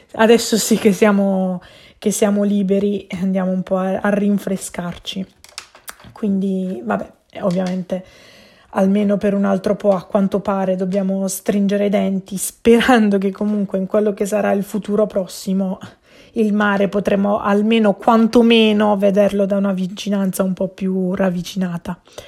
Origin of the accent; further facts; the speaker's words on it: Apulia, Italy; Qui, come ho già detto, da buona pugliese.